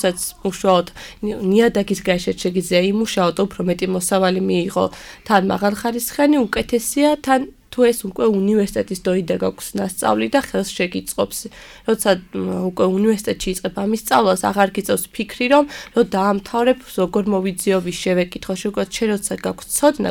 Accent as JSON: {"language": "Georgian", "region": "Guria", "country": "Georgia", "said": "მე წარმოშობით გურიიდან ვარ"}